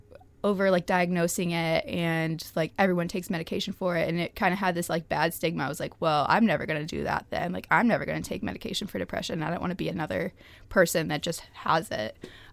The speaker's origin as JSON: {"language": "English", "town": "Noblesville", "region": "Indiana", "country": "United States", "tie": "born or raised there", "said": "I grew up in Noblesville, Indiana, and I was in a family of four."}